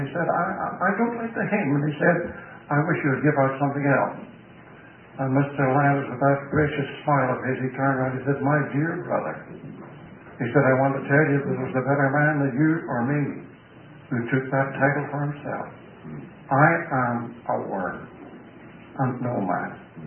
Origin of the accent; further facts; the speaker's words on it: Ireland; Now, I'm not sentimental, although I'm an Irishman, and we're blamed for that.